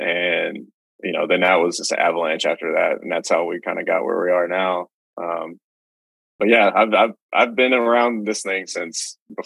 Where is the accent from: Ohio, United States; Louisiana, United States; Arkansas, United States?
Louisiana, United States; I mean, I'm from Louisiana. Cleveland might as well be Mars to me.